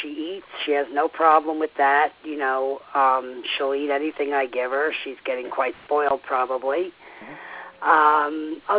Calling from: Bethlehem, Georgia, United States; I'm calling from Bethlehem, Georgia.

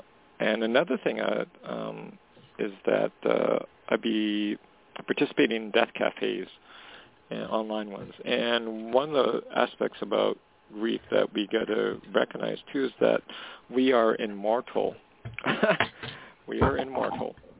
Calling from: Canada; I'm calling from Canada.

